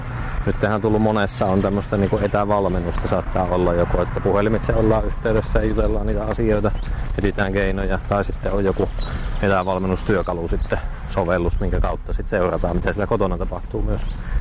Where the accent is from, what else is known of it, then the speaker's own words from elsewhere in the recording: Mikkeli, South Savo, Finland; Joo, minä olen Mikkelistä, olen kotosi. Ja asunut täällä jo 41 vuotta kohta.